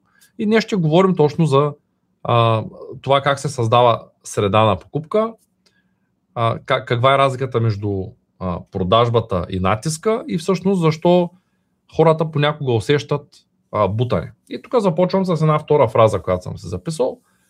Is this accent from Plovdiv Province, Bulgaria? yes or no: no; Shumen, Shumen Province, Bulgaria; На 39 години ще стана скоро. От Шумен съм, работя и живея тук.